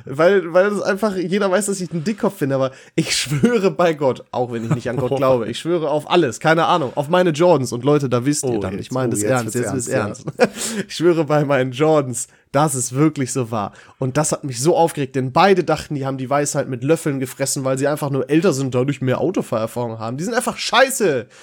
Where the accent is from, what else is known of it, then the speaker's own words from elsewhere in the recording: Dorsten, North Rhine-Westphalia, Germany; In meiner Heimat in Dorsten, da gibt's eine Straße